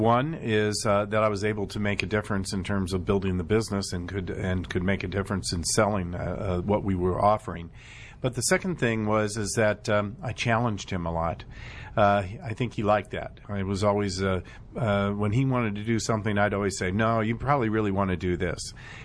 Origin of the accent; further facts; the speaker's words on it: Sioux City, Iowa, United States; I grew up in Sioux City, Iowa.